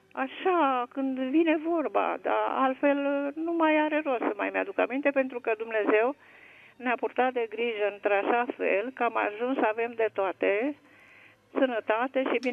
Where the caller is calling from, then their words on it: Câmpina, Prahova, Romania; Sunt din Câmpina